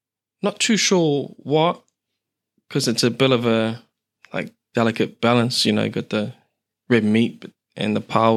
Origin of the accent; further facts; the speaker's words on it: Manurewa, Auckland, New Zealand; I'm from Rewa, Clinton City, Finlayson Ave.